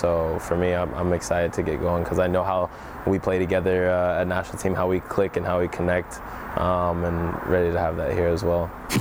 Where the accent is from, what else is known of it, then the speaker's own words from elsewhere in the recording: Germany; as a kid coming over to Europe, I grew up in Germany